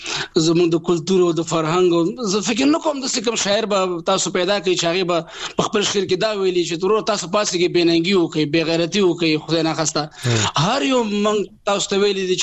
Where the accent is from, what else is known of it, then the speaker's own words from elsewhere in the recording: Afghanistan; زه افغان یم زما روح افغانستان دی